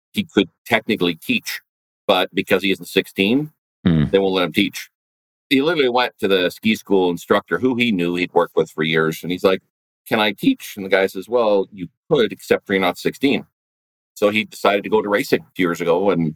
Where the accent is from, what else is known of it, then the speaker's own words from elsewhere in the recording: Western Canada, Canada; I am born and raised in Western Canada. I lived my whole life here.